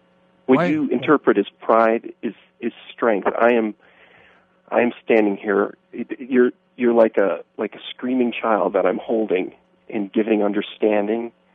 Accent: Midwest, United States; You know, I'm a Midwesterner.

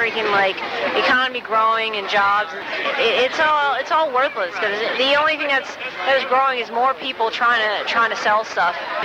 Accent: Cherry Hill, New Jersey, United States; born there; I was born in South Jersey, in the suburbs.

